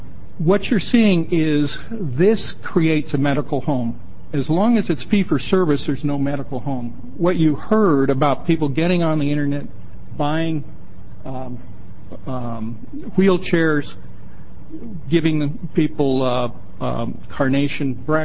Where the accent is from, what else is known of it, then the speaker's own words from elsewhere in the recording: California, United States; now in Oregon, United States; I'm not new to the Northwest. I grew up in the North California Valley up in Shasta County, south of here a little bit, and spent most of my working life in the Seattle, Washington, Alaska, and Oregon healthcare markets.